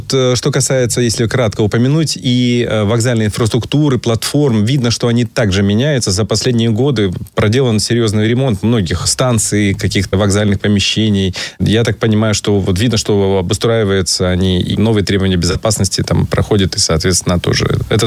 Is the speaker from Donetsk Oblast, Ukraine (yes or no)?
no; Crimea, Ukraine; просто как крымчанин, хочу, конечно, отметить